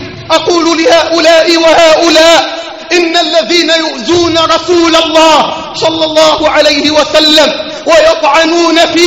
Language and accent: Arabic; Egypt; اللهم احفظ بلدنا مصر